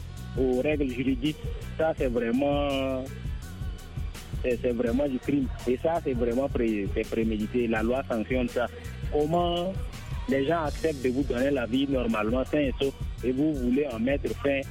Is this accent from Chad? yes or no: yes; Chad; now in Ngaoundéré, Cameroon; Ouais, je suis tchadien.